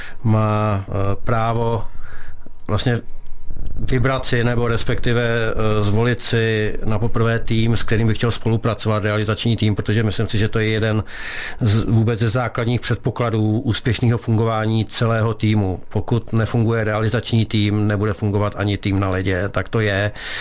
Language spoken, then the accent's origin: Czech; Chomutov, Ústí nad Labem Region, Czechia; já jsem z regionu, já jsem se narodil v Chomutově